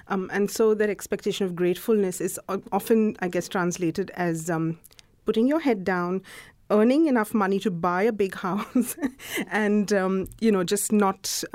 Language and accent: English; India; moved away as an adult; now in Australia; I came here 18 years ago as an international student. Mm-hmm. And so I grew up in India, and now I have Australian citizenship. And I feel like I'm Indian and Australian.